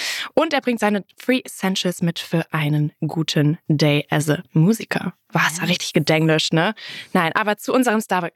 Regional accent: Frankfurt, Hesse, Germany; born there; weil ich bin gebürtige Frankfurterin.

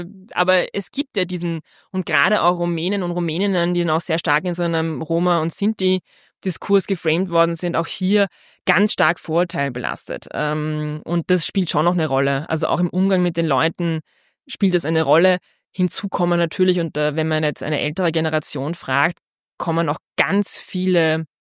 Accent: Burgenland, Austria; ich bin ja selbst sozusagen halbe Burgenländerin und wenn man so zwar wirklich aufgewachsen im Nordburgenland, ungefähr 15 Kilometer entfernt von der ungarischen Grenze

